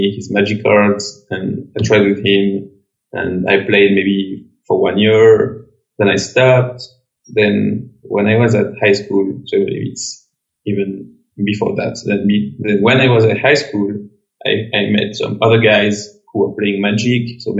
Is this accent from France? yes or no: yes; France; moved away as an adult; now in Geneva, Switzerland; I'm born in Geneva. I've lived there for 10 years before moving to France, where I grew up for 7 years. I studied at school in France for 7 years.